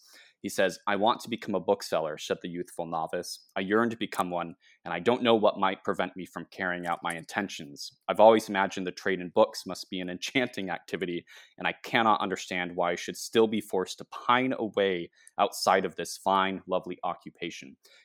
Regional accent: Idaho, United States; now in Boston, United States; I was being bombed, but I'm from Southeast Idaho. So, you know, at the time, big cities still kind of like frightened me.

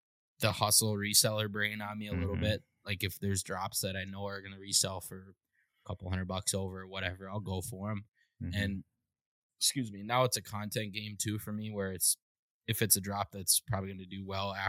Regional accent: Minnesota, United States; No, so I grew up in north of the Twin Cities in Minnesota. So I'm born and raised in Minnesota

